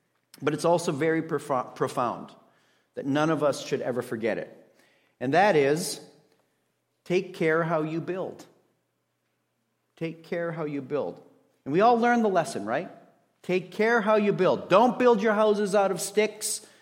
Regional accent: Minnesota, United States; accent: Minnesota; now in Dallas, United States; I'm originally from Minnesota.

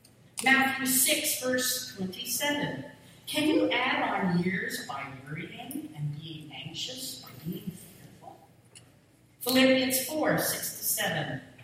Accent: Canada; I'm Canadian. I speak English.

